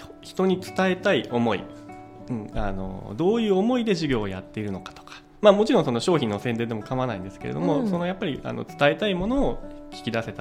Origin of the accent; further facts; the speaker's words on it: Hiroshima, Japan; 東京には行ったんですけど、いつか広島に帰りたいなっていうのがあったので